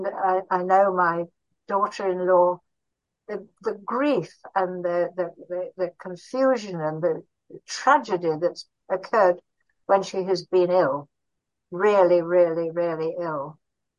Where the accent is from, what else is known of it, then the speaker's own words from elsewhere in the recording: Barrow-in-Furness, North West England, United Kingdom; I did a locum general practice in my hometown of Barrow-in-Furness